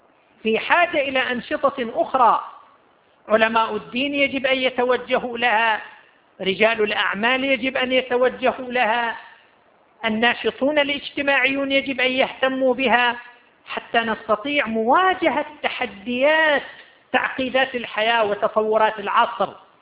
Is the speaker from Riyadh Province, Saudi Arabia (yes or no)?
no; Qatif, Eastern Province, Saudi Arabia; لماذا لا يوجد عندنا في القطيف مركز يقوم بهذا الدور؟